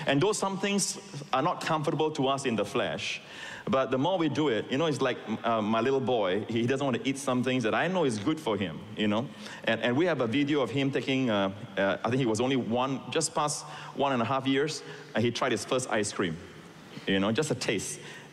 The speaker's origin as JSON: {"language": "English", "country": "Malaysia", "tie": "born or raised there", "also_born_or_lived": "Singapore", "said": "I have, as a young boy, you know, growing up in Malaysia. I was born in Singapore. I'm a Singapore citizen. But I thank God for Malaysia. That's my boyhood country."}